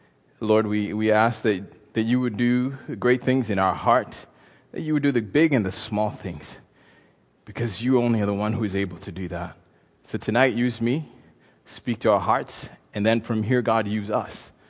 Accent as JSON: {"language": "English", "country": "Kenya", "said": "I'm a Kenyan saying this is home."}